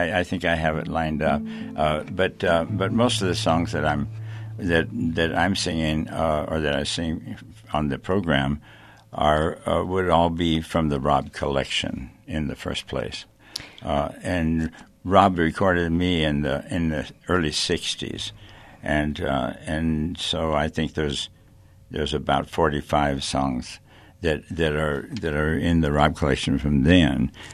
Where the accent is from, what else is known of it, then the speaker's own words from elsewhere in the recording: Gallup, New Mexico, United States; I've always loved the New Mexican music, and yo soy Nuevo Mexicano. I was born in Gallup